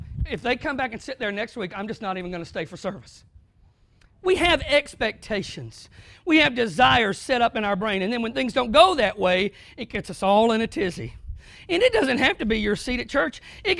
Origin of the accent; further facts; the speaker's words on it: the South, United States; You know, I used to think that I came from the South and that's just something old people did.